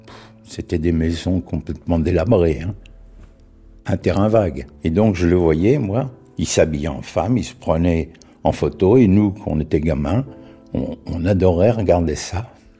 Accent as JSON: {"language": "French", "town": "Bourges", "region": "Centre-Val de Loire", "country": "France", "tie": "born or raised there", "said": "je suis né à Bourges. Alors, je suis né dans cette rue-là, ici, au numéro 3."}